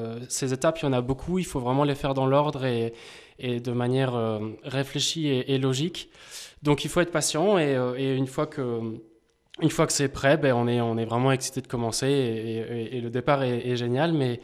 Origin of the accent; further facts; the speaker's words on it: Lille, Hauts-de-France, France; also born or lived in Vendée; En fait, moi, je suis originaire de Lille. Mes 10 premières années, jusqu'à mes 10 ans, donc j'habitais en plein centre-ville avec beaucoup de bruit, etc., beaucoup de pollution. Ensuite, à mes 10 ans, je me suis retrouvé au fin fond de la Vendée, en pleine campagne, au milieu de la forêt.